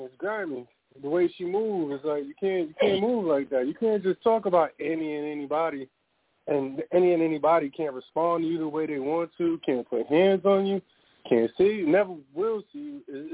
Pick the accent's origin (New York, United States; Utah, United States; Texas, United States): New York, United States; Queens; now in Florida, United States; I'm from Queens. I live in Florida now, though, dog.